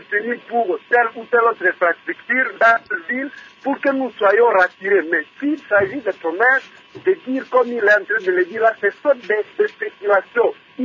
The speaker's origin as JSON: {"language": "French", "country": "Republic of the Congo", "said": "Mais nous sommes restés dans une très grande nostalgie pour dire que nous allons gagner cette Coupe ici chez nous au Congo. Parce que c'est ça la grande préoccupation des Congolais."}